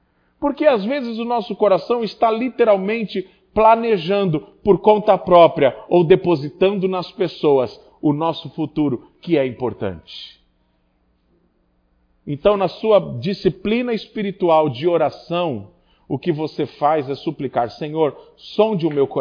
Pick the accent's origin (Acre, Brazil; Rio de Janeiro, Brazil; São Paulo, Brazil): São Paulo, Brazil; Santos; Eu me lembro quando eu era garoto, morando em Santos, eu ia aos treinos.